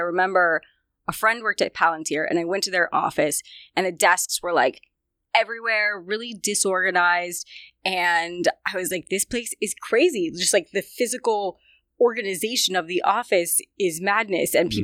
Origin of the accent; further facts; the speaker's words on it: Palo Alto, California, United States; now in New York, United States; I am from the Bay Area originally, so.